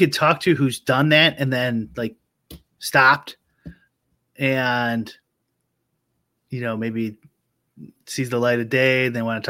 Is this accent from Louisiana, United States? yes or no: no; Highland Park, Illinois, United States; Trust me, I grew up in Highland Park.